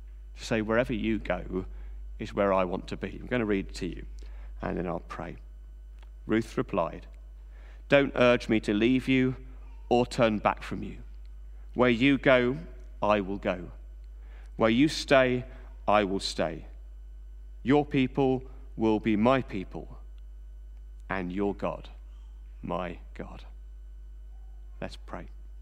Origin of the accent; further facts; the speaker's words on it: Reading, South East England, United Kingdom; When I was growing up in Reading, there was a little shop, a little craft shop I used to visit.